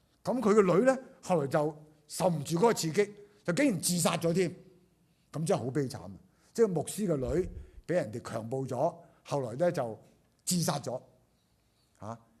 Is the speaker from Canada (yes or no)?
no; Guangdong, China; 我哋廣東人就識啊